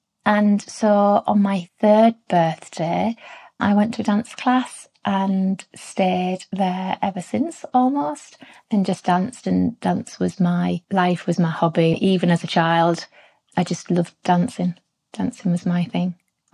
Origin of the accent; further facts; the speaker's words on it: Middlesbrough, North East England, United Kingdom; I grew up in the east side of Middlesbrough in a council estate called Thorntree.